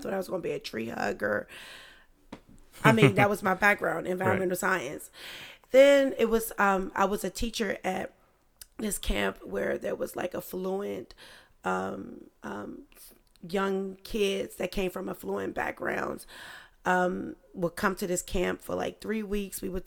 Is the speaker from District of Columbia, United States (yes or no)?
yes; Washington, District of Columbia, United States; I grew up in DC.